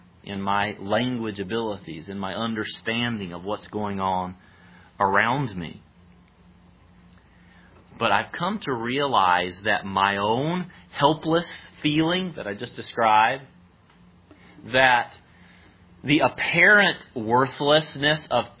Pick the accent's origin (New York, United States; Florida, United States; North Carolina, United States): North Carolina, United States; I think of another friend of my parents from my hometown in North Carolina.